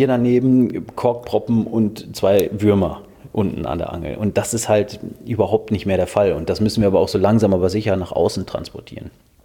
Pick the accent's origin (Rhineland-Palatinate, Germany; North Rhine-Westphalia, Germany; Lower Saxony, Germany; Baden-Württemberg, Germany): North Rhine-Westphalia, Germany; Minden; Ich komme ja aus Minden und Minden liegt an der Weser.